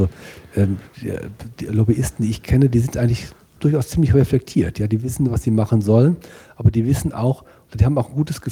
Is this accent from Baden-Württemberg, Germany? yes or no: no; North Rhine-Westphalia, Germany; Ich bin auf dem Bauernhof aufgewachsen, Familienbauernhof Westfalen und in durchaus enger Verbundenheit mit dem Hof und dem Land und den Tieren. Bis zu meinem 18. Lebensjahr, also als ich dann zum Studium nach Münster gegangen bin